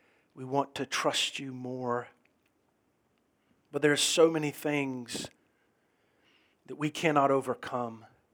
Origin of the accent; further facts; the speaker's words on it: Florida, United States; now in Texas, United States; I grew up there in Florida, and I had relatives in Atlanta as well as a place called Ludowice, Georgia